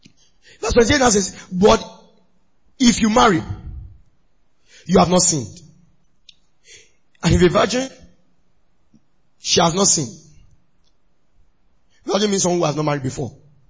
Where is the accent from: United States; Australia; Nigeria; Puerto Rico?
Nigeria; Ibadan, Oyo; I grew up in Ibadan, sorry.